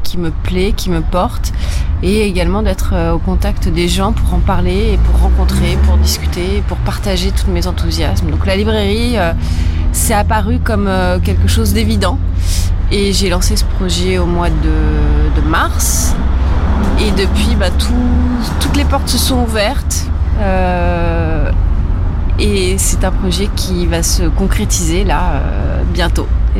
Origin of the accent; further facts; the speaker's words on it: Paris, Île-de-France, France; now in Le Havre, France; Alors au Havre, je suis parisienne. J'étais parisienne et je suis havraise conquise depuis le mois de juin.